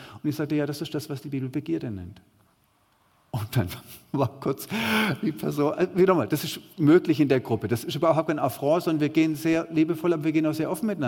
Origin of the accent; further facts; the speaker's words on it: Baden-Württemberg, Germany; Ich bin Schwabe, mit Überzeugung.